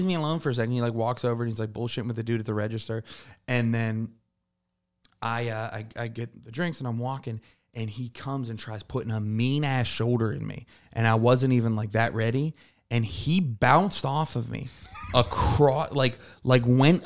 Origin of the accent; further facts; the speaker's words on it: Pittsburgh, Pennsylvania, United States; I was like, no, I'm not. I'm from Pittsburgh.